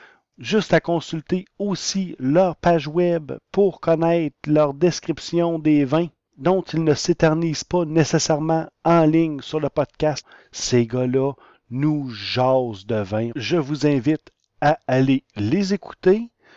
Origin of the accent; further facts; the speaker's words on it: Quebec, Canada; Mais c'est pas grave, on est des Québécois, on est fait fort.